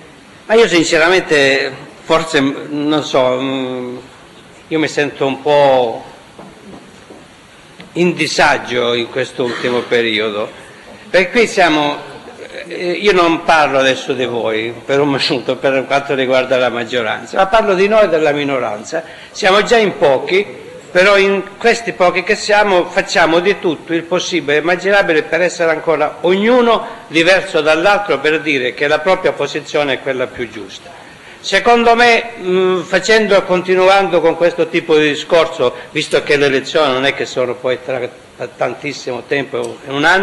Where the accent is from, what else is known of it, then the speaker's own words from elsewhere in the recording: Calabria, Italy; io che sono calabrese